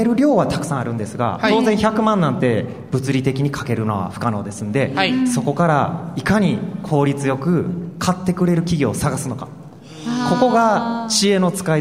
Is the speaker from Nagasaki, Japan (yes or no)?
no; Itami, Hyogo, Japan; 私は実は県に行く前に伊丹市選出出身ですので、